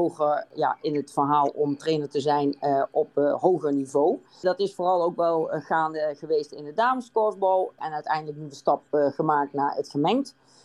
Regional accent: Beuningen, Gelderland, Netherlands; Ik kom uit Beuningen bij Nijmegen.

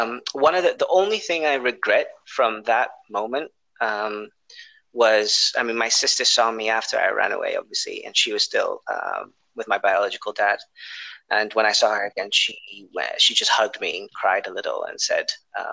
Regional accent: England, United Kingdom; born there; also born or lived in Indonesia; So, I was born in England. From a biological dad who was British, and a mother who was Indonesian. And as a kid, as a baby, I moved to Indonesia until I was about 5 years old.

